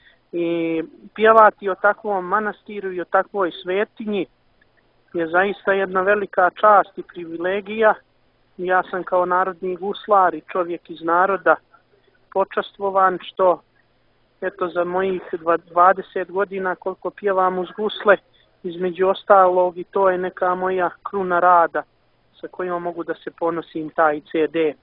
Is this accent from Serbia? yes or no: no; Montenegro; Pjevanjem uz gusle se bavim od svoje 10. godine, to je kod nas u Crnoj Gori tradicija.